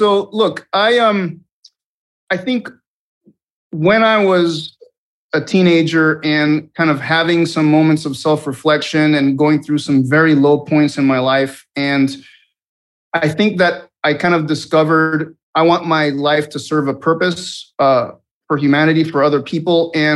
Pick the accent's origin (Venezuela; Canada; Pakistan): Venezuela; English is a second language; now in United States; I mean, I grew up in Venezuela, and I went to military school for high school